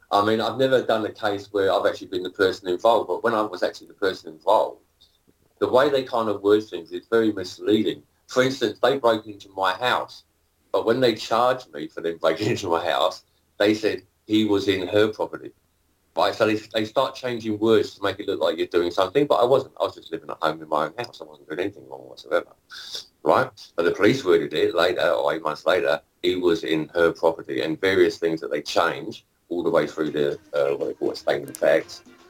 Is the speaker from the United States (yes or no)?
no; London, United Kingdom; I'm actually from the UK. I'm from London.